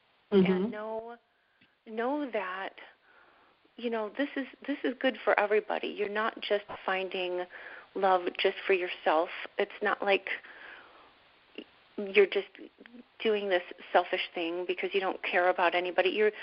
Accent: Chicago, Illinois, United States; I'm from the Midwest. I'm a Chicago girl, and I am your straight talking Midwestern love coach girl

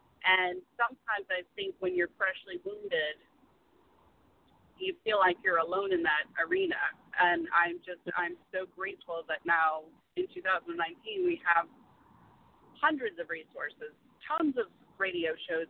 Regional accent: the South, United States; And I grew up in the South, so, you know, if you were raped and you were a girl in the South, then what did you do wrong?

